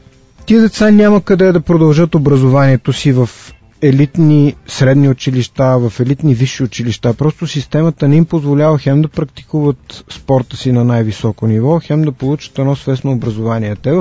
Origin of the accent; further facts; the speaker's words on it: Sofia, Sofia City, Bulgaria; ние сме от София и ние до София, около София навсякъде има планини